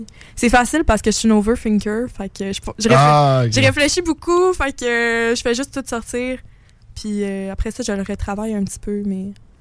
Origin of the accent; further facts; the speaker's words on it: Montmagny, Quebec, Canada; now in Quebec City, Canada; Je suis originaire de Montmagny, maintenant à Québec.